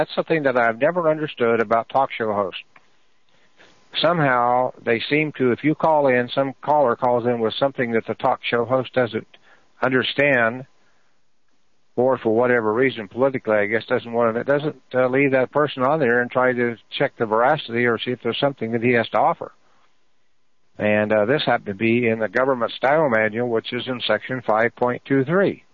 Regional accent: Kansas, United States; like I'm a Kansan. Which means my native country, my nationality, is I'm from Kansas.

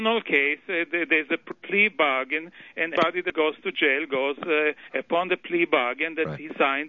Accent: Israel; now in United States

